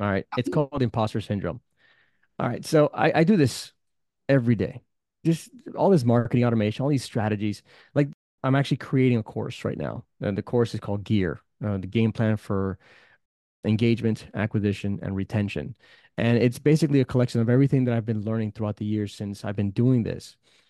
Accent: New York, United States; born there; I was born in New York, so I'm a New Yorican.

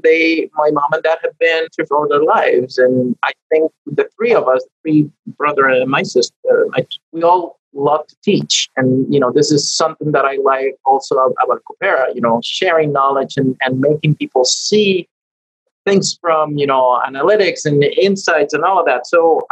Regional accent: Panama; English is a second language; actually, that's how I learned English, you know, singing. And really, I was always very curious about the lyrics of albums. And, you know, in my high school years, popular music was American music in English in Panama for whatever reason.

